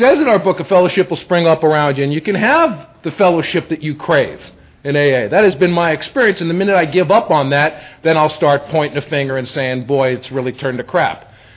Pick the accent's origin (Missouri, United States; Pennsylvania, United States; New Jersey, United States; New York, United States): New York, United States; Bronx; I come from the Bronx and it's not impossible, you know.